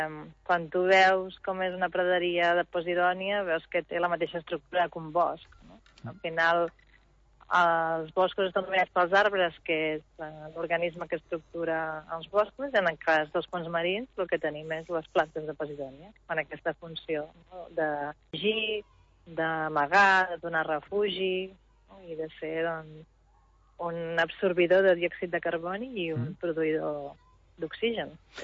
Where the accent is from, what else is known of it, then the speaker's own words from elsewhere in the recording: Catalonia, Spain; i que vinc de les Terres de l'Ebre